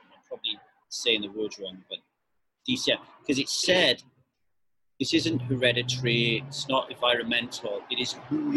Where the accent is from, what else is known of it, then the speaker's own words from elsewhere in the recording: Ogmore Vale, Wales, United Kingdom; I put so much stock into who I am, being because I was raised in Ogmore Vale and surrounded by that society, that societal structure and those people.